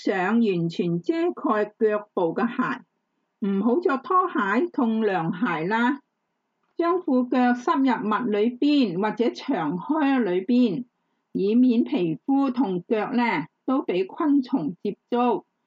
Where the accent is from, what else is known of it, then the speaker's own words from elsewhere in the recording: Hong Kong; 我们香港人现在很喜欢北上玩乐的朋友就要小心了